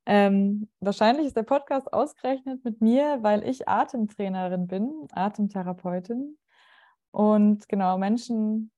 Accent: Rosenheim, Bavaria, Germany; born there; Gebürtig komme ich aus Oberbayern, aus Rosenheim.

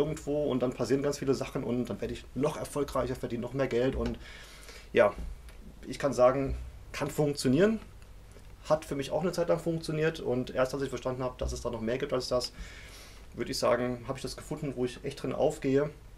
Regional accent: Mainz, Rhineland-Palatinate, Germany; Ich komme aus Mainz, bin da groß geworden, habe eben auch die Ausbildung da gemacht. Und 2006 hatte ich die Möglichkeit, nach Stuttgart zu gehen

